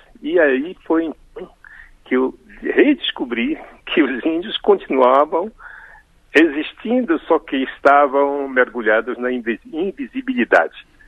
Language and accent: Portuguese; Macapá, Amapá, Brazil; also born or lived in Marajó; Eu nasci na Ilha do Marajó, na margem do Rio, e até os 7 anos eu vivi ali. Depois fui morar em Macapá, na minha cidade, Macapá, na margem esquerda do Rio Amazonas. E eu cresci até ali